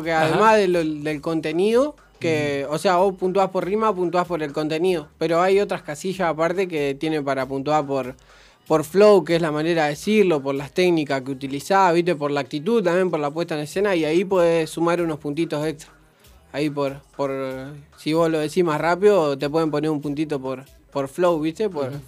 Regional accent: Macachín, La Pampa, Argentina; Y sí, yo soy de Macachín.

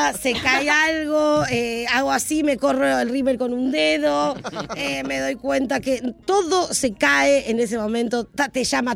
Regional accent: Mexico City, Mexico; Acá somos de México DF.

